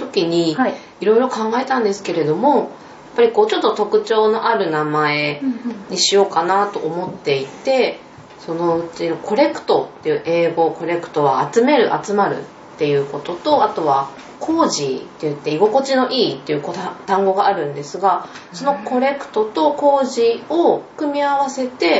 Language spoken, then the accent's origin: Japanese; Sendai, Miyagi, Japan; もともと今住んでいる場所は違うんですが、はい、この若林区土戸井っていうのが私の生まれ育った地元になる